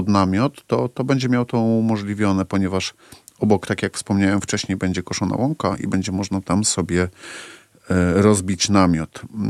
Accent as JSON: {"language": "Polish", "region": "Silesian Voivodeship", "country": "Poland", "said": "ja jestem ze Śląska, nie? Nie wiem, mało kto wie, że ja jestem ze Śląska. Ja się tam urodziłem"}